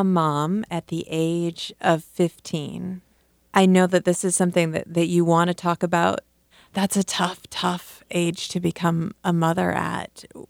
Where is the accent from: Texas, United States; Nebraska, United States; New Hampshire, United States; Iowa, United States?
Iowa, United States; Cedar Falls; I grew up in Cedar Falls, Iowa, right across the river